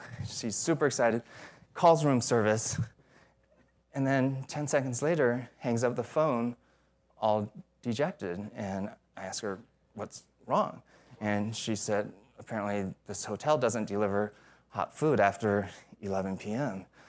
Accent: Las Vegas, Nevada, United States; I'm from Vegas, so last call isn't in the dictionary there.

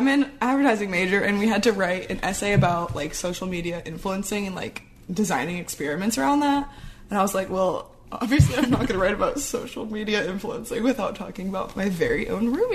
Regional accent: Boston, Massachusetts, United States; I am from Boston originally. Love my Pats.

